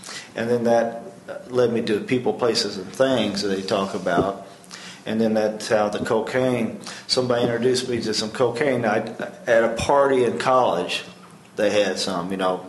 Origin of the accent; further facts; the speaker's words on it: Evansville, Indiana, United States; Yeah, I grew up on Greener Road, Heckle Road. I went to Oak Hill School, then North High School, graduated in 1975.